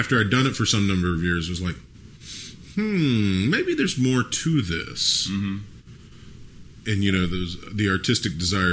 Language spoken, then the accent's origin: English; Lafayette, United States; I got really lucky growing up in Lafayette because it was a big enough town that there was stuff happening, but a small enough town that there weren't that many people to do it.